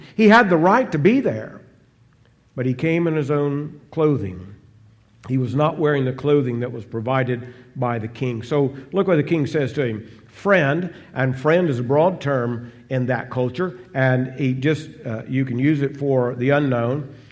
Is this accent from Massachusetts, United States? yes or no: no; Arkansas, United States; I remember I was the hillbilly from Arkansas, and then I was in there with criminals from Detroit that were going to prison if they didn't go in the army.